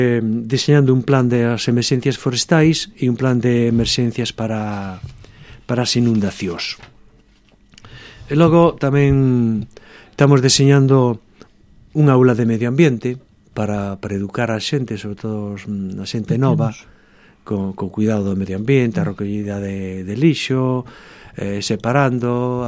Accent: Sillobre, Galicia, Spain; e os que somos de Sillobre son os dous ríos de Sillobre

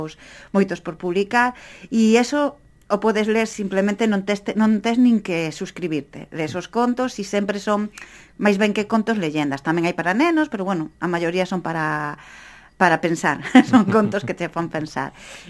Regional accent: Mugardos, Galicia, Spain; é un pobo mezclado entre Simou, o meu pobo natal de Mugardos, e un pobo inventado en Cedeira

